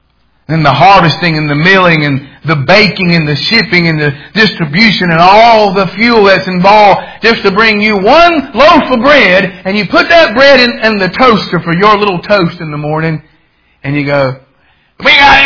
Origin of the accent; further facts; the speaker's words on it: the South, United States; Now, I was from the South and they're in Illinois, and I was a grit man. I wanted grits.